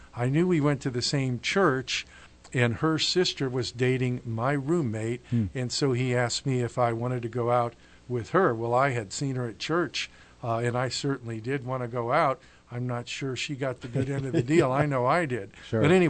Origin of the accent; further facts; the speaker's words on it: Springfield, United States; I grew up in Springfield, went to Louisiana State University, went to Dallas Seminary.